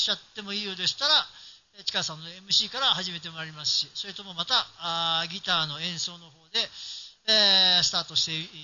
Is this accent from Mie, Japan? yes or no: yes; Mie, Japan; そう、三重県の伊勢志摩の出身なんですけど